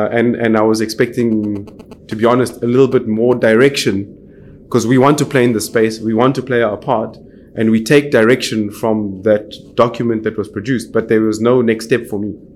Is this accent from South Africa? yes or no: yes; South Africa; me as a South African